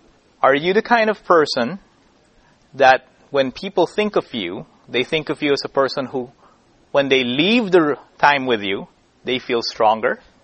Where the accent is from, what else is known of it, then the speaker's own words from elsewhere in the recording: Philippines; From the Philippines. We're in typhoon area, okay?